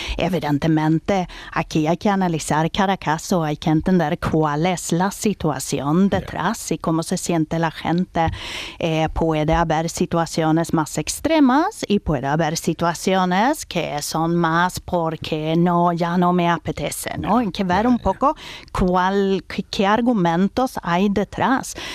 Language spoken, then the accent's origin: Spanish; Sweden; Spanish is a second language; Es que yo, como soy sueca, a veces, ¿sabes? Los idiomas mezclo mucho.